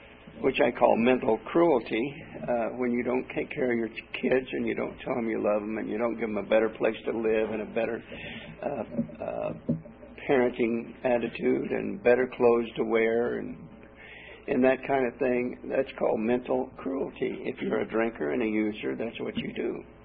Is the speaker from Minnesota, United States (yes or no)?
no; Oklahoma, United States; born there; I was born in Oklahoma. And you know, when you're born in Oklahoma, you start off with a bad case of dumbass to start with.